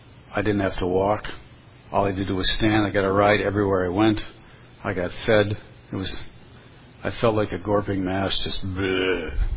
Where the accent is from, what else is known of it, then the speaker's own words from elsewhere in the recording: Ireland; I'm an Irishman.